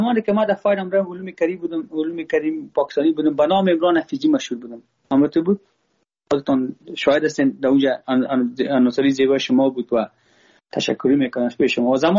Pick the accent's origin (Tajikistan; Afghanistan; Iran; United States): Afghanistan; ما افغان هستم. با ما هزاره ازبک پشتون کلش یک چشم هستن.